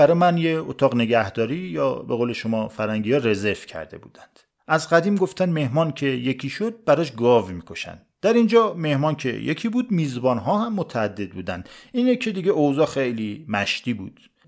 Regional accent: Iran; من ایرانیم،

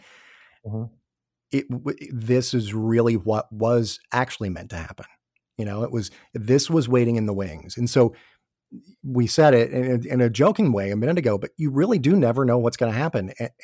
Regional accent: Atlanta, Georgia, United States; also born or lived in New York; I had been in New York for like 10 years. I grew up in the Atlanta area. My family's all here.

